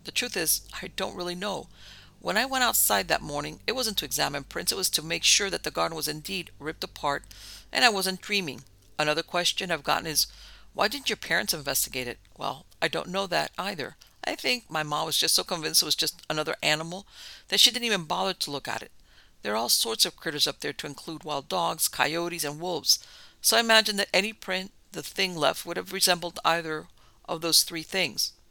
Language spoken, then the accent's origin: English; Arkansas, United States; I was born and raised in Arkansas, out in the middle of nowhere.